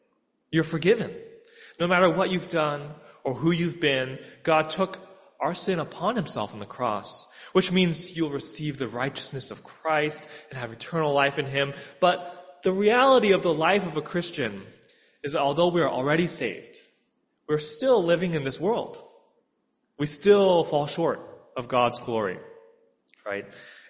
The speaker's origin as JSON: {"language": "English", "town": "Seattle", "region": "Washington", "country": "United States", "tie": "born or raised there", "also_born_or_lived": "Chicago", "lives_now": "New York City, United States", "said": "I was born in Chicago. I grew up in Seattle, and I went to school in upstate New York, and then I've lived in New York City for the last 10 years."}